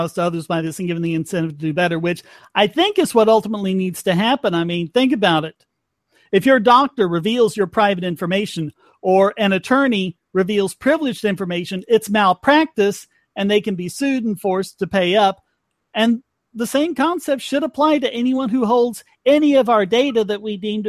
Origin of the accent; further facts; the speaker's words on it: North Carolina, United States; several states, including my home state of North Carolina, sued Adobe over this breach